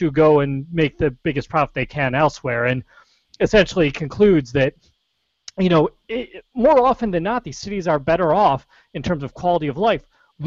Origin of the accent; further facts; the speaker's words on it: Buffalo, New York, United States; I'm from Buffalo, New York originally.